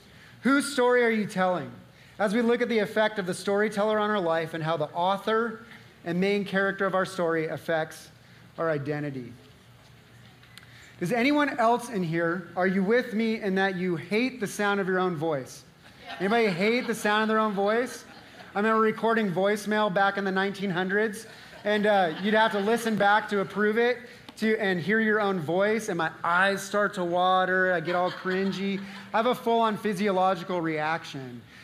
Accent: Utah, United States; I'm wearing my Utah hat because I want you to know that I'm from Utah, even though I'm in Arizona at the moment.

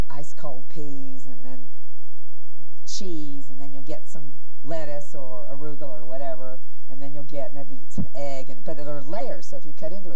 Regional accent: Hanover, Pennsylvania, United States; born there; I was actually born almost on the Mason-Dixon line. I was born in Hanover, Pennsylvania.

